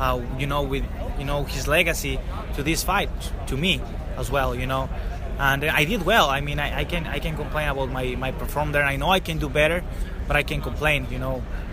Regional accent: Mexico; English is a second language; the past 2 years has been crazy in Mexico, you know. Now more people knows me in my hometown.

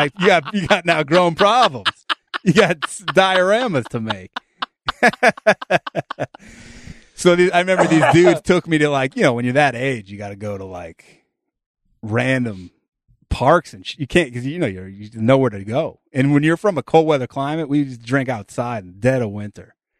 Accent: Northeast, United States; I grew up in the Northeast, big hockey.

